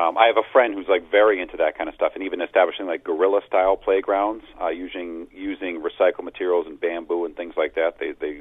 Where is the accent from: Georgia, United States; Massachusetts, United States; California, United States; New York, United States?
Massachusetts, United States; Stoughton; I'm from New England